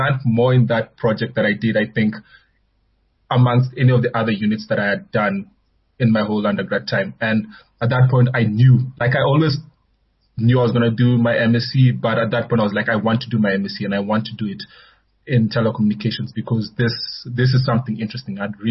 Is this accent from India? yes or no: no; Nairobi, Kenya; born or raised there; now in South Africa